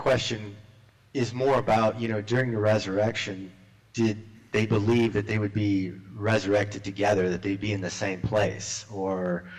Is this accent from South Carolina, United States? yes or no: yes; South Carolina, United States; I'm from South Carolina.